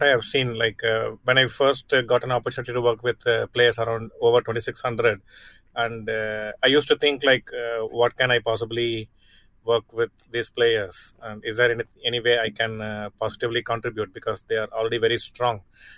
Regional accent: Chennai, Tamil Nadu, India; And it's going to happen in my hometown, Chennai.

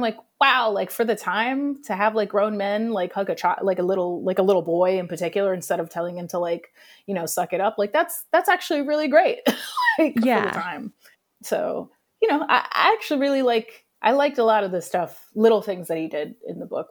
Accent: New York, United States; I'm a New Yorker, so I'm a big walker as well.

